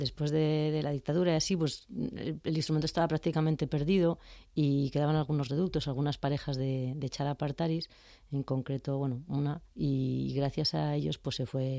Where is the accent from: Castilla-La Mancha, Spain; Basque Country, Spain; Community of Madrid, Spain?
Basque Country, Spain; Vitoria; De Vitoria.